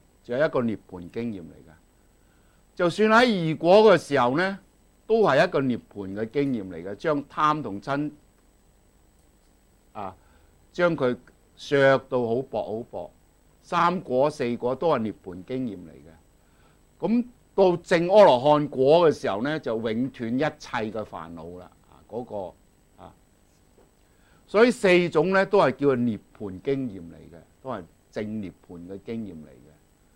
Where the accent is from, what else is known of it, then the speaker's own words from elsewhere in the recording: China; 我哋中國人呢就話佢成咗佛，嚟咗中國噶啦。